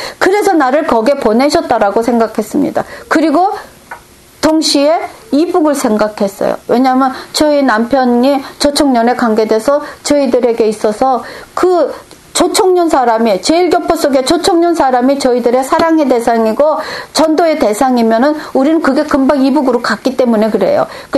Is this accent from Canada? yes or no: no; South Korea; also born or lived in Japan; 저는 한국 사람이 일본에 가서 살았으니까